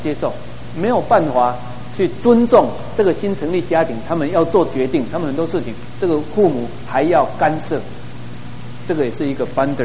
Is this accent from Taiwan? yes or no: yes; Taiwan; 这是我想我们台湾人或是华人最常不容易处理的问题